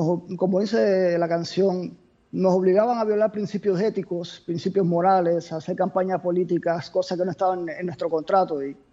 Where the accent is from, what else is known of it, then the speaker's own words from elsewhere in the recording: Cuba; somos cubanos libres.